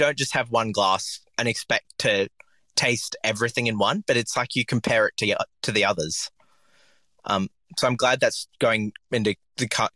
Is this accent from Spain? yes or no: no; Papua New Guinea; I grew up in Papua New Guinea, and we were basically next to a coffee roaster.